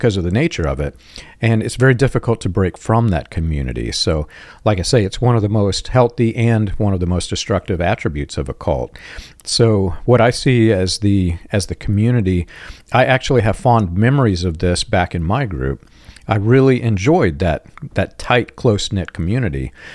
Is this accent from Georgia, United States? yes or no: yes; Georgia, United States; a little bit south of Macon, Georgia, is where I claim as my home state, or home, where I was reared and raised.